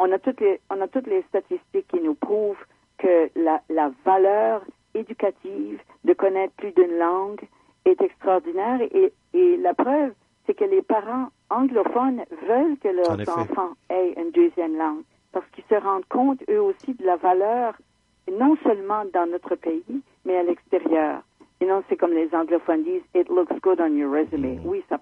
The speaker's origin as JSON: {"language": "French", "town": "Cocagne", "region": "New Brunswick", "country": "Canada", "said": "Moi, je suis de Cocagne."}